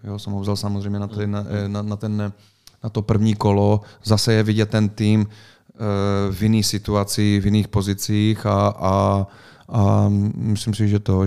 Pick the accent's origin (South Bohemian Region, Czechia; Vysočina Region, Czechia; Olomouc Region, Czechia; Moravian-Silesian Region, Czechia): Vysočina Region, Czechia; Třebíč; on měl strejdu, on měl rodinu Střebíči, že odkud pocházím